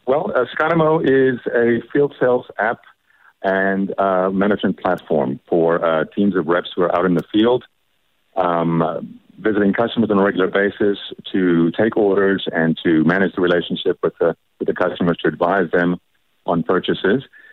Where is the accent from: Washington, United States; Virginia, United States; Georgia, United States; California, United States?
Georgia, United States; Atlanta; Okay, well, I'm originally from Atlanta, so that was one of the reasons